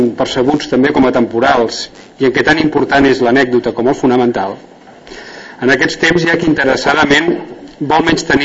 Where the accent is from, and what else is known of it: Catalonia, Spain